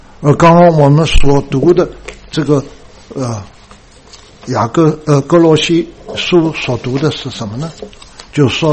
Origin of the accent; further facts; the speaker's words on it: China; 我觉得我们中国人真的是很苦的一个民族啊